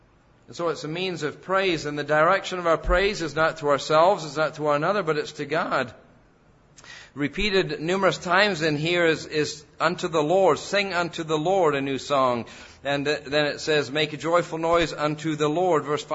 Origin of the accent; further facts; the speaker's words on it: England, United Kingdom; I grew up in the Methodist Church in England when I was a little boy